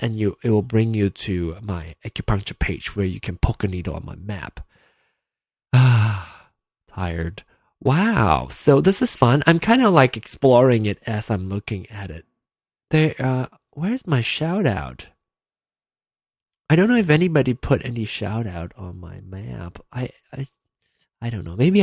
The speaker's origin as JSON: {"language": "English", "country": "Malaysia", "tie": "born or raised there", "said": "I'm from Malaysia. I grew up in Malaysia"}